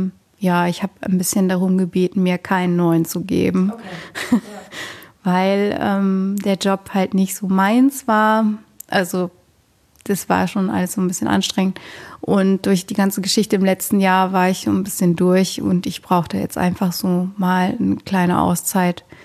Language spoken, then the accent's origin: German; Rhineland, Germany; ich komme eigentlich auch aus dem Rheinland